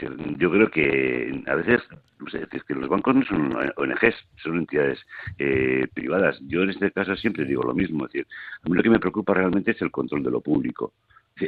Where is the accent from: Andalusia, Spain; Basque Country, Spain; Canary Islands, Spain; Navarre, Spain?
Basque Country, Spain; para mí, desde luego como vasco